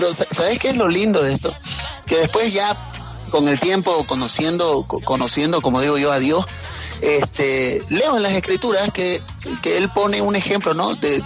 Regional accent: Bolivia; aunque venimos nosotros de Bolivia, el sonido que traigo es un sonido al que bauticé como dreadcore

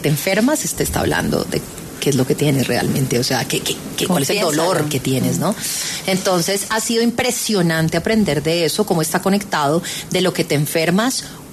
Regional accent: Bogotá, Colombia; las dos somos del app de Bogotá

